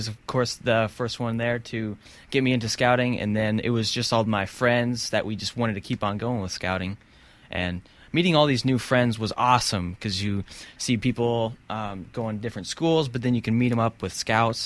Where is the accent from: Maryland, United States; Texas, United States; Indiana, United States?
Indiana, United States; Fishers; I did. Fishers, Indiana. Was here all my life.